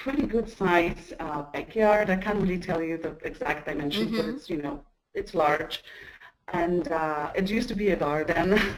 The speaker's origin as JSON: {"language": "English", "country": "Poland", "tie": "born or raised there", "second_language": "English", "said": "growing up in Poland, and, you know, I was born in 1980. So I was growing up throughout, you know, really 80s and 90s."}